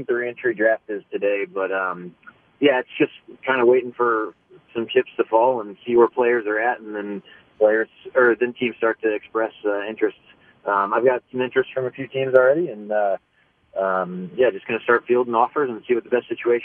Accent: Kansas City, United States; especially in my hometown, in front of friends and family, and have as much success as we did while I was playing here. I think we won four trophies in my 9 years. It's been a blast. It's been a lot of fun, and I'll be sad to leave Kansas City

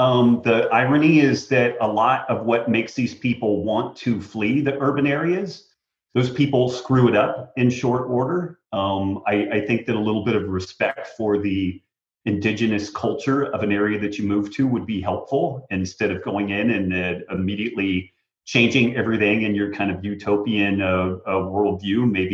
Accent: California, United States; accent: Arkansas drawl; now in Texas, United States; Well, it's funny because I am from Northern California originally, but we've been in Texas coming up on 2 years. And I have a bit of an Arkansas drawl from my mom.

